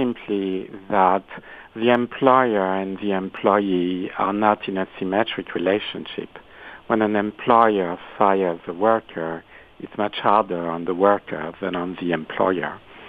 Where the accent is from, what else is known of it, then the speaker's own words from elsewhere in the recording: France; now in United States; Yes, and I'm also from America now.